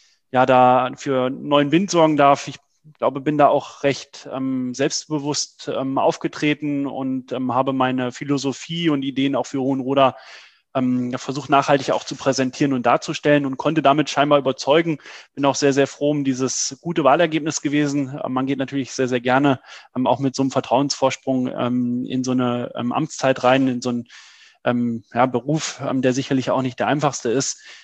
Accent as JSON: {"language": "German", "town": "Trendelburg", "region": "Hesse", "country": "Germany", "tie": "born or raised there", "said": "dass ich mich aktiv für meine Heimatstadt, damals noch Trendelburg, engagieren will."}